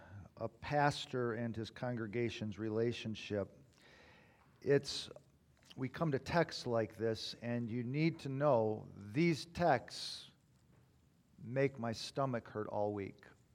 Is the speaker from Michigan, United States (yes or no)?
yes; Michigan, United States; Ugh, I'm from Michigan.